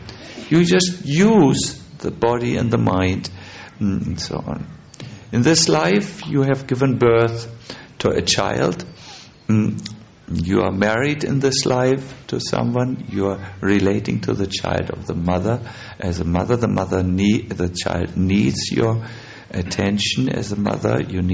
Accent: Germany; born there; English is a second language; I was born in German. I have Germany. I have a passport like this.

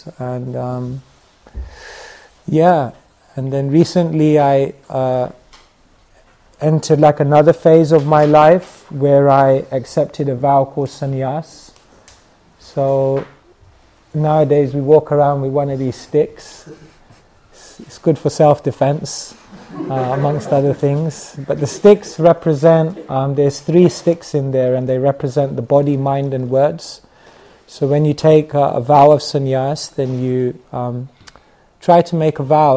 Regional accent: Wembley, London, United Kingdom; I grew up in Wembley, not too far away from here.

